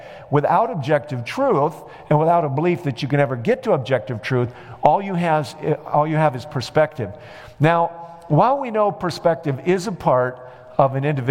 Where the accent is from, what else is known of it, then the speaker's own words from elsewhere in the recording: Peoria, Illinois, United States; When I was a boy, probably in the sixth grade, I grew up in Peoria, Illinois, and they took us on a field trip to Springfield.